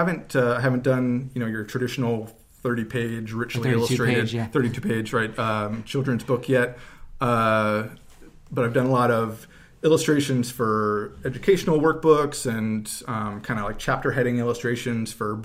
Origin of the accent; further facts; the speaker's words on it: East Coast, United States; moved away as an adult; now in Los Angeles, United States; I grew up out on the East Coast near Washington, D.C., and I came out to L.A. to study fine arts and also animation at USC.